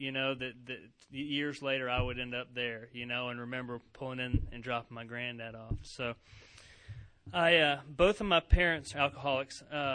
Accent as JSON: {"language": "English", "town": "Savannah", "region": "Georgia", "country": "United States", "tie": "born there", "said": "I was born in Savannah, Georgia in 1970 to an alcoholic family"}